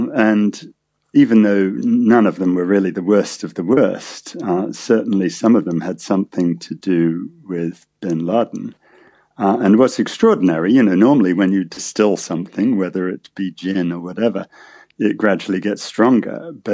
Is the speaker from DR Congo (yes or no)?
no; United Kingdom; also born or lived in United States; While I am British, I'm also American